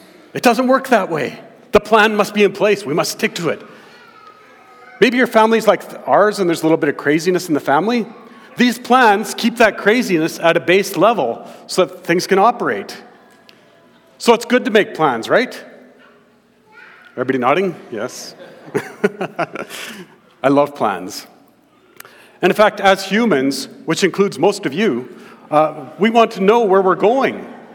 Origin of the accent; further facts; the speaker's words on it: Brooks, Alberta, Canada; We're from Brooks originally. We're missionaries to Muslims.